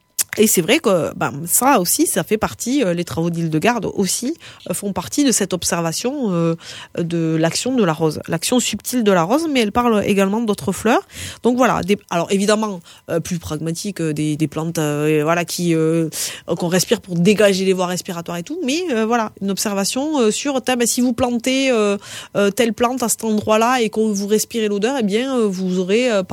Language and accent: French; France; c'est un peu difficile en fait quand on est français pour arriver à intégrer ça. Tu sais, nous on a ce truc.